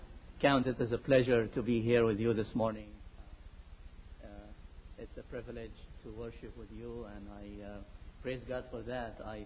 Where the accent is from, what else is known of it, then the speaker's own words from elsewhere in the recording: Egypt; now in California, United States; I was born and raised in Egypt, actually. I came here to the United States in 1980, and I'm in the PCA Church over there in California, in Artesia, California, Cornerstone PCA Church.